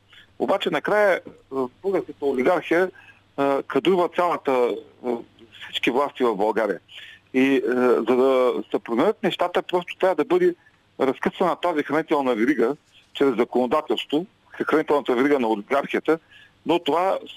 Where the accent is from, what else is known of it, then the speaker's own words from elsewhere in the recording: Turkey; от Турция съм.